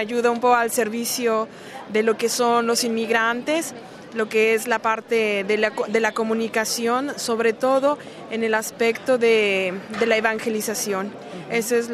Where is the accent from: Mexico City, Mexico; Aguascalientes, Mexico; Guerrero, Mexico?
Mexico City, Mexico; now in Rome, Italy; Yo soy mexicana. Ajá. Y vengo de México, del Distrito Federal.